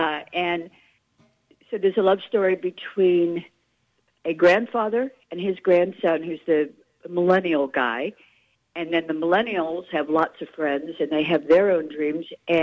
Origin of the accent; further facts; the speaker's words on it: Midwest, United States; And although I'm from the Midwest, I would hear all of their stories and her stories about, you know, what her life was like.